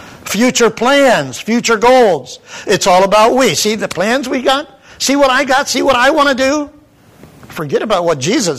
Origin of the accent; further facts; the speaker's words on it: Pennsylvania, United States; Growing up in Pennsylvania, it was called the pothole capital of the world.